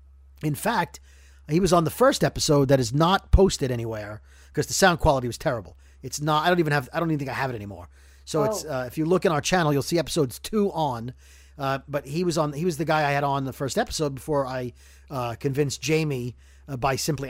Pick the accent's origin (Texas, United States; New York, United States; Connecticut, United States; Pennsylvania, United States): New York, United States; Brooklyn; But growing up in Brooklyn, it meant like, oh, a cousine was like a Guido.